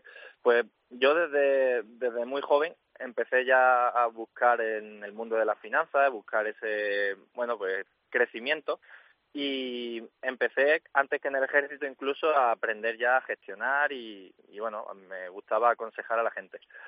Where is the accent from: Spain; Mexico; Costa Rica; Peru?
Spain; Málaga, Andalusia; now in Segovia, Spain; Yo llegué a Segovia porque yo soy de Málaga y con los destinos militares, pues bueno, he estado en diferentes sitios, entre ellos en Segovia, porque estuve en la academia de, uh-huh, de 2013 a 2016. Entonces yo volví a Segovia en 2022